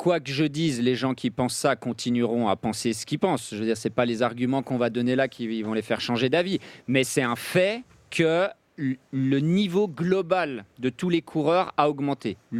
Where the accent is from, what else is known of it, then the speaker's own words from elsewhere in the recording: Auvergne-Rhône-Alpes, France; On va passer bientôt chez moi, en Haute-Savoie, dans mon village natal.